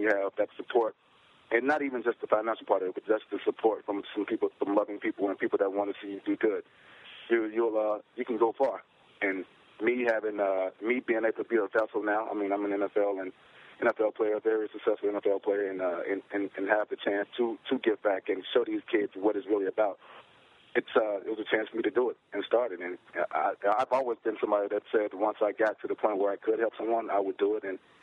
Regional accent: Bessemer, Alabama, United States; I'm from Bessemer, Alabama, and you know, I see a lot of situations there.

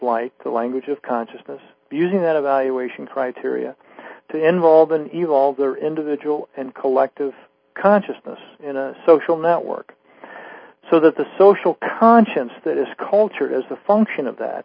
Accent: Troy, Ohio, United States; I was involved with the developing public access cable TV in my hometown back in Troy, Ohio

